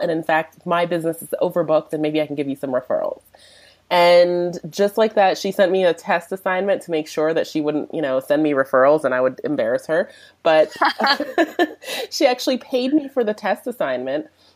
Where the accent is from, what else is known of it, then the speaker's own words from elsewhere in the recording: South Africa; I'm from South Africa originally. And I live back here in South Africa now.